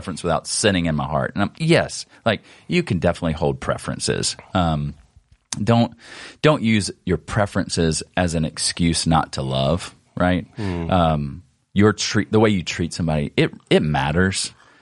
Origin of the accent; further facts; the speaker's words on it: South Carolina, United States; also born or lived in New Orleans; I lived in Louisiana for a while. You know, I'm from South Carolina, but lived in New Orleans. So you get some Cajun accent, maybe bonbon.